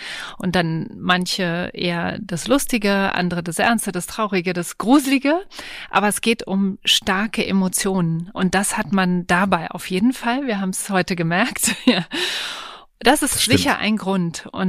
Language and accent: German; Berlin, Germany; Also ich bin eigentlich Stadt-Land-Kind. Ich bin zwar in Berlin auch geboren und aufgewachsen, aber wir haben am Rand des Grunewalds gelebt, also am Teufelsberg.